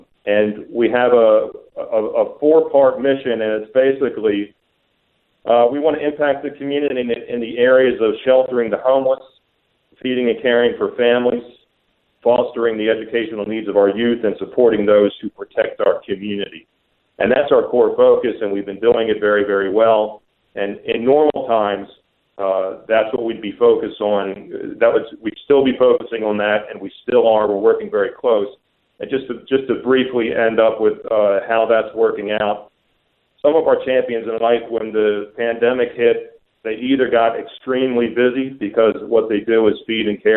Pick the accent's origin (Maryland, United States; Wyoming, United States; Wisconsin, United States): Maryland, United States; Towson; Yes, I'm very privileged to be from Smaltimore, so to speak. Born and raised in Towson.